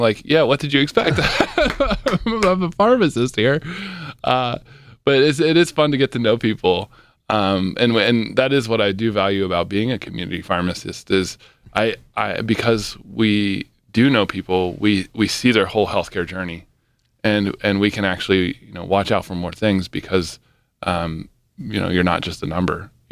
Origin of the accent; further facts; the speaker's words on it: Somerset, Pennsylvania, United States; Originally from Somerset, Pennsylvania. That's where I first got my pharmacy experience too.